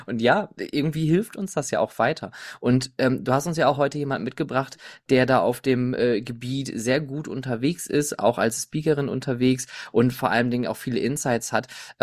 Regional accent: Oberhausen, North Rhine-Westphalia, Germany; Gerade zuletzt in meiner Heimatstadt Oberhausen wurde unser Hallenbad erneuert, das Stärkrader Hallenbad, in dem ich vor 100 Jahren mal schwimmen gelernt habe.

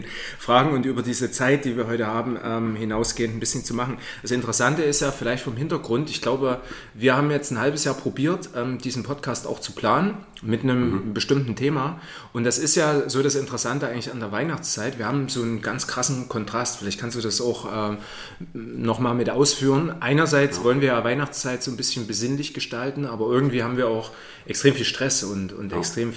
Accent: Saxony, Germany; ich komme ja selbst auch aus dem Erzgebirge

